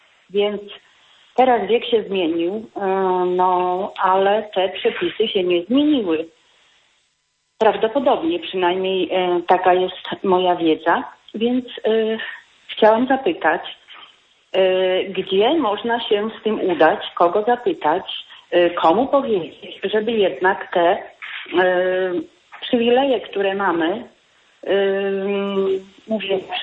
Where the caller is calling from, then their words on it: Masovian Voivodeship, Poland; ja z Mazowieckiego dzwonię.